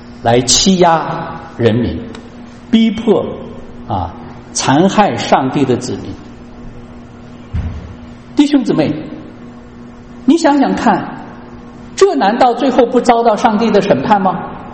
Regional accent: China; 我们都来自中国

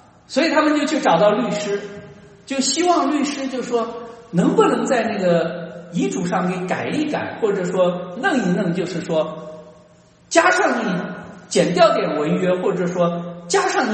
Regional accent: China; 那么或许我们中国人就会想当然

